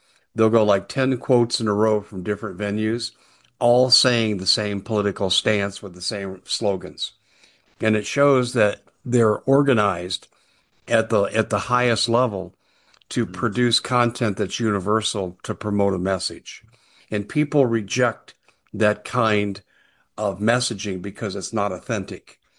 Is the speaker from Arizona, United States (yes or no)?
yes; Whitman, Arizona, United States; There's my hometown right there, Whitman, Arizona. It's more of a hamlet. It's kind of a mythical name. It's not an incorporated city, but it's a general area in North Maricopa County, north of metropolitan Phoenix.